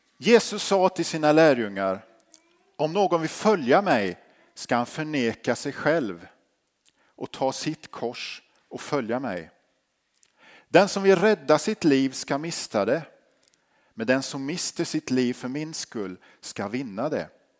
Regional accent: Habo, Jönköping County, Sweden; När jag växte upp i Habo, ungefär 13-14 mil härifrån

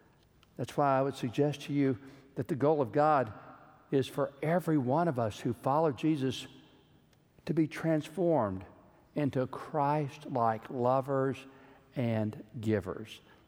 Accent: Georgetown, Texas, United States; I grew up in Georgetown, Texas. I didn't come from a family of givers.

